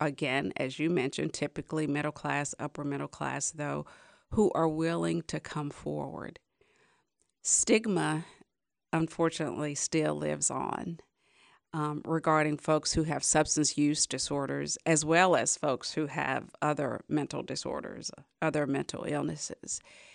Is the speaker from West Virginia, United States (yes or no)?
yes; West Virginia, United States; I talk about my home state of West Virginia, where there was significant unemployment.